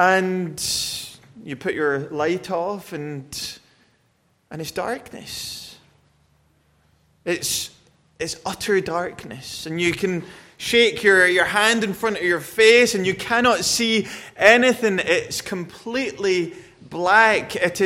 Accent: United Kingdom; now in United States; I'm not saying this as a Brit. I'm saying this as a someone who lives in America.

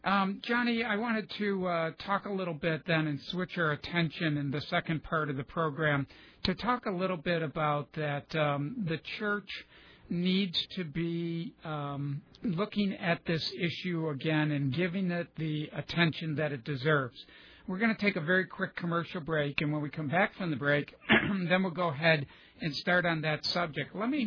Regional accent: Buffalo, New York, United States; now in Greenville, United States; I'm originally from Buffalo, so I know.

